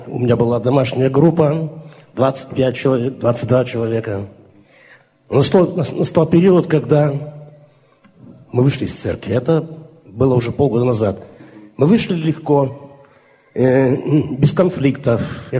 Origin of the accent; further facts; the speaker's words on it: Villingen-Schwenningen, Baden-Württemberg, Germany; я из Филинген-Швелинген, недалеко от Штутгарта.